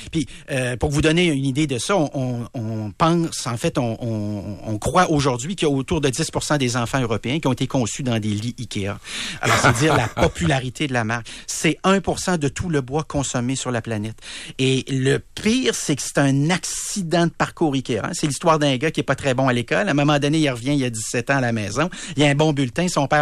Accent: Quebec City, Quebec, Canada; quand je racontais que je venais de Québec, c'était une ville de perdants.

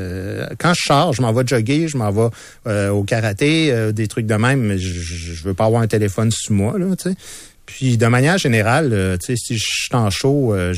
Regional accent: Montreal, Quebec, Canada; born there; moi, je suis un gars né à Montréal, dans le béton, passé toute ma vie dans les HLM quand j'étais petit gars

